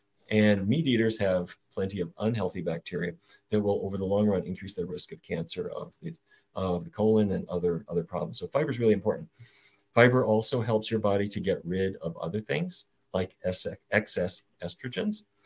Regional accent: Fargo, North Dakota, United States; When I was a kid growing up in Fargo, North Dakota, my father was the diabetes expert for Fargo and all of Eastern North Dakota.

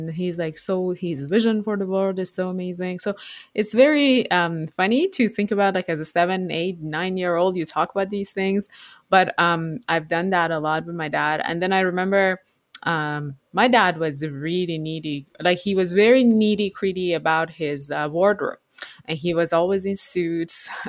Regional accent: Iran; moved away as an adult; So I was born in Iran. And actually I was raised there until I went to college.

